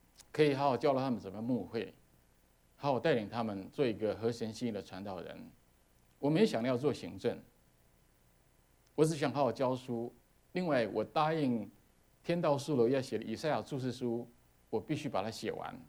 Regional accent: Taiwan; 我们从台湾来的发音不是很准

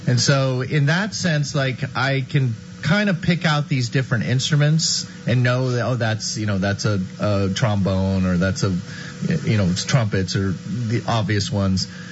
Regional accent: San Diego, California, United States; So I can remember as a kid growing up in San Diego that our school, again, pre-Prop 13, our elementary school had a program

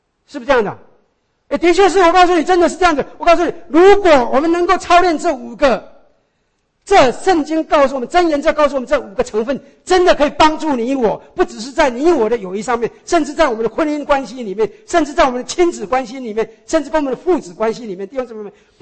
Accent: China; 这就是我们中国人说的出外靠朋友

